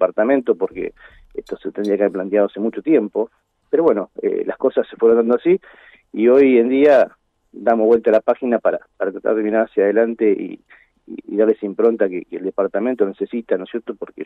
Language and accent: Spanish; Ibicuy, Entre Ríos, Argentina; moved away as an adult; now in Buenos Aires, Argentina; yo estudié toda mi infancia y mi adolescencia en Ibicuí. Después me trasladé a la ciudad de Buenos Aires